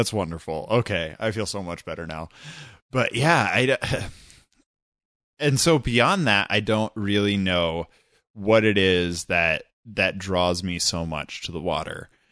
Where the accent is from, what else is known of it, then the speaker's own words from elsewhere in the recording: South Dakota, United States; a part of it could be that I come from South Dakota, you know, a little landlocked South Dakota, about as far away from an ocean as you can get.